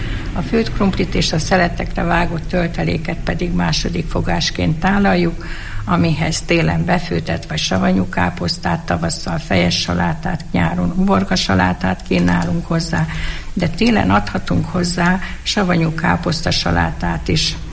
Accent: Szuhakálló, Borsod-Abaúj-Zemplén, Hungary; born there; Szuhakálóban az én szülőfalumban aszalt almából, körtéből készült a susinka leves.

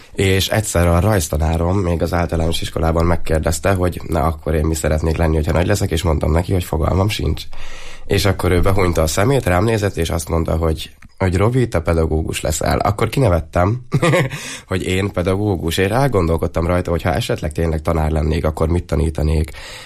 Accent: Borsod-Abaúj-Zemplén, Hungary

